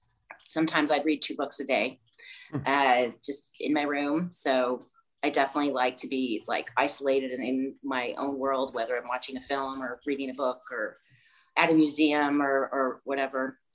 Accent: Missouri, United States; I'm a Midwestern girl. I grew up in Missouri. I have wonderful, had a wonderful growing up. We lived on a lake at times.

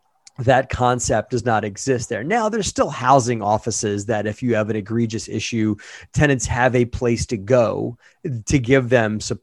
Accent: Baltimore, Maryland, United States; also born or lived in New Jersey; I married an Italian girl from New Jersey, so I had to live in New Jersey for years. So I grew up in Baltimore.

